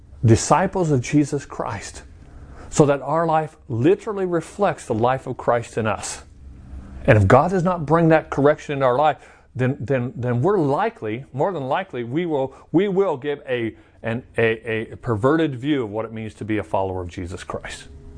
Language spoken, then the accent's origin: English; Chandler, Arizona, United States; We grew up in Chandler in this little neighborhood and stuff